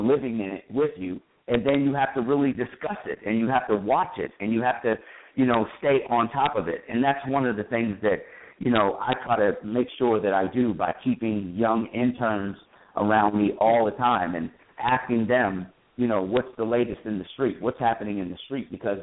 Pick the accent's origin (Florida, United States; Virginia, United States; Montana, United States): Florida, United States; I grew up in South Florida, and my school was a mixed school